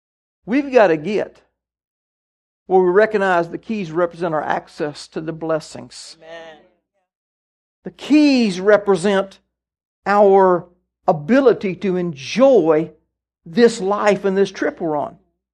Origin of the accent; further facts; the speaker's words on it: Tennessee, United States; I know of one guy I grew up with back in Tennessee.